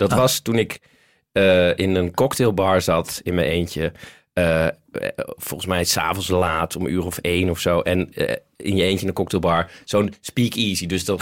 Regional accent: Netherlands; nee, maar ik kom uit Nederland. En in Nederland, ik ga niet nu in mijn eentje een drankje halen.

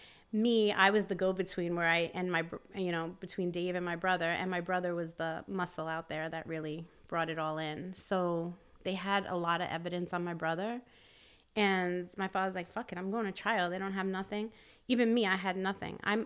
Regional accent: New York, United States

